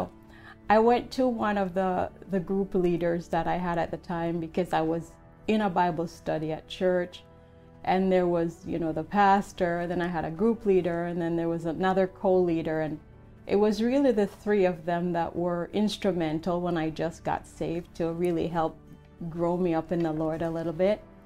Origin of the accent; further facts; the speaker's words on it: Jamaica; being, you know, Jamaican, I'm from Jamaica, we are also very blunt and direct as well.